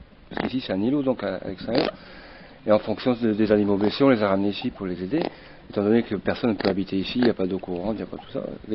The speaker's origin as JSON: {"language": "French", "region": "Brittany", "country": "France", "lives_now": "Mayotte", "said": "je suis breton, un exilé. Nous habitons sur l'île Mbouzi."}